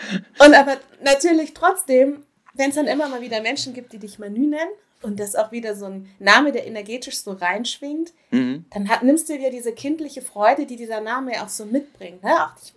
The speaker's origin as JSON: {"language": "German", "region": "Lower Saxony", "country": "Germany", "tie": "born or raised there", "said": "Also, ich komme her aus einem kleinen Dorf in Niedersachsen."}